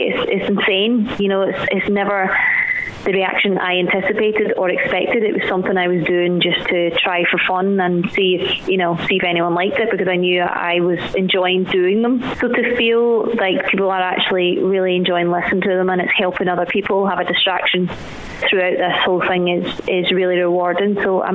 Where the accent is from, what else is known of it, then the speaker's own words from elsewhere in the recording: Glasgow, Scotland, United Kingdom; even though I was born and raised in Glasgow, I was very, very familiar with the Irish way, and you know, I was still technically kind of brought up in a typical Irish household, even though we were across the water.